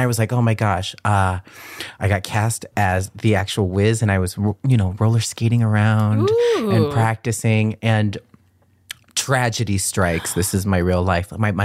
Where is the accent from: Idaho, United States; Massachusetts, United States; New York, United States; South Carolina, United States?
Massachusetts, United States; Boston; born there; also born or lived in California; I was born in Boston.